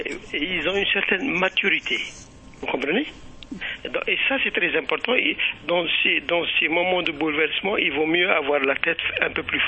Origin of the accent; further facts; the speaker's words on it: Algeria; mais en tant qu'Algérien, nous avons une grande expérience.